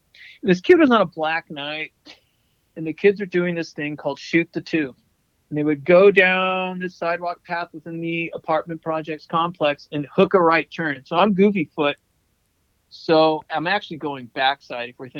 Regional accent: San Francisco, California, United States; born there; I was born in San Francisco.

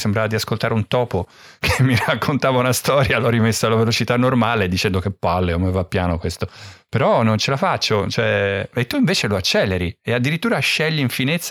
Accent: Florence, Tuscany, Italy; now in Milan, Italy; non c'è cosa peggiore dei fiorentini, me incluso, quindi sono tornato di corsa a Milano

